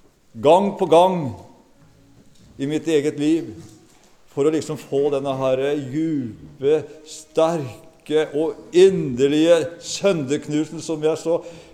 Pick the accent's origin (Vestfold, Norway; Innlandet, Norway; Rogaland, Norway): Vestfold, Norway; Sandefjord; Jeg er oppvokst i Sandefjord bedehus.